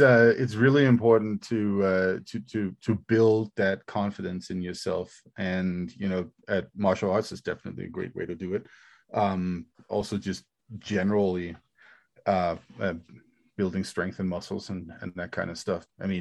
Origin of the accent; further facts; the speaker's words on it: Denmark; English is a second language; In my home country in Denmark